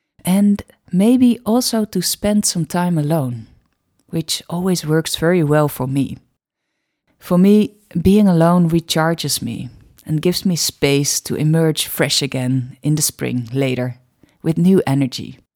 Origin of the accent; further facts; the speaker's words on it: Netherlands; accent: Dutch; first language Dutch; English is a second language; Usually this podcast is in Dutch, as you may hear from my accent.